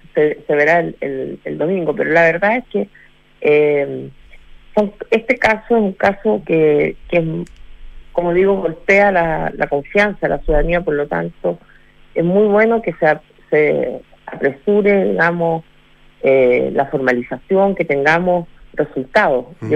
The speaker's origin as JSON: {"language": "Spanish", "country": "Chile", "said": "todos nos sentimos defraudados como chilenos de que ocurran hechos como este"}